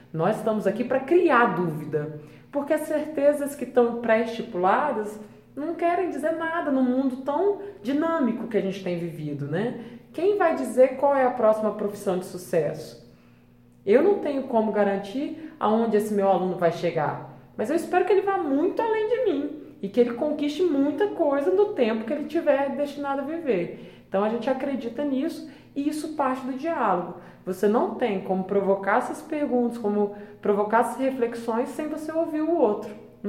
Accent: Serra, Espírito Santo, Brazil; Então eu cresci muito em Central Carapina

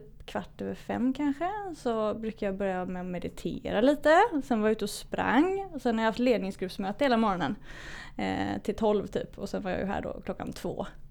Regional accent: Västra Götaland County, Sweden; Jag bor i Göteborg, jag är uppvuxen lite utanför Göteborg men har bott i Göteborg det senaste decenniet i alla fall. Bor i Johanneberg

